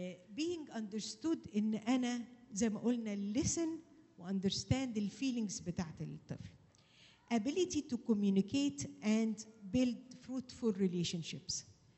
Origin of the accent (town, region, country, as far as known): Egypt